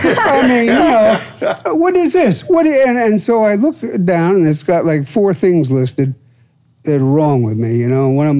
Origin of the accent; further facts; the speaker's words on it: St. Petersburg, Florida, United States; And, I said, I'm from St. Pete. Oh, well, y'all live down south.